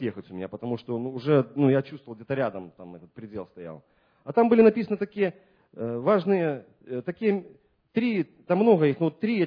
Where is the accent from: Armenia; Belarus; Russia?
Belarus; значит, я белорус, значит, потом поляк